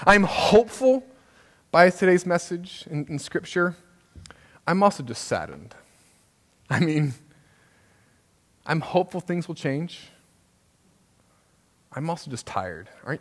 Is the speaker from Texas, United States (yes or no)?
no; Cincinnati, Ohio, United States; You see, I grew up in Cincinnati